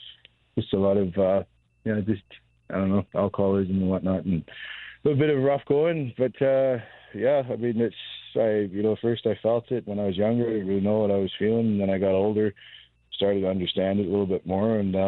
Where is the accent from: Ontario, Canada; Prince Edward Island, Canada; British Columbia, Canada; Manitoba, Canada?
British Columbia, Canada; Alert Bay; I grew up in Alert Bay, northern tip of Vancouver Island, in Canada.